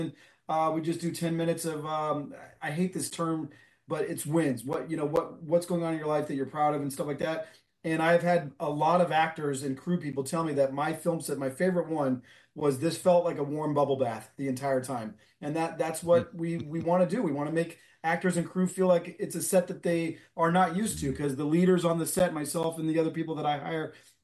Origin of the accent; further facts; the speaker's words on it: Fremont, California, United States; I am no one. I mean, I was from Fremont, California. Didn't know anybody in Hollywood or anywhere else for that matter in terms of the film industry.